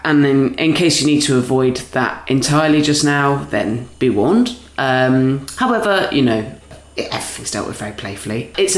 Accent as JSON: {"language": "English", "region": "South West England", "country": "United Kingdom", "said": "Would that have happened if I'm from Dorset?"}